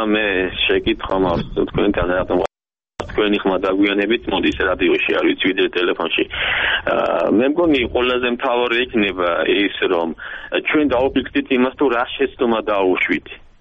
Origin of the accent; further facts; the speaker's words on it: Tbilisi, Georgia; მე ბლეხანოველი ვარ, დინამოსთან იყო